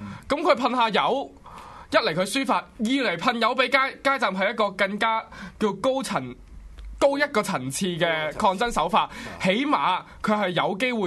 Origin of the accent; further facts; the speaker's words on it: Hong Kong; 我哋香港人都好無辜噶。